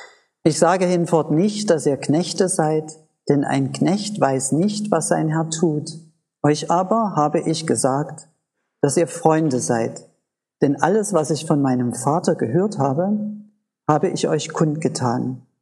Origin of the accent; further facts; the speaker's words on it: East Germany, Germany; Ich bin ja in der DDR aufgewachsen, eine atheistische Gesellschaft